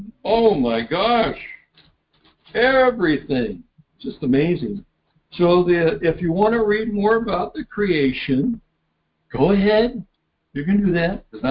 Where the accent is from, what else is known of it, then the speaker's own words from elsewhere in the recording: Seattle, Washington, United States; Maybe, where I come from, I came from the Northwest, Seattle.